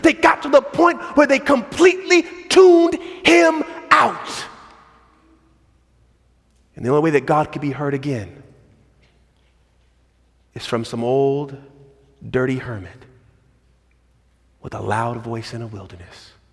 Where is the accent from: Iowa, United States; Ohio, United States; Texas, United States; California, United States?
California, United States; I grew up in Southern California.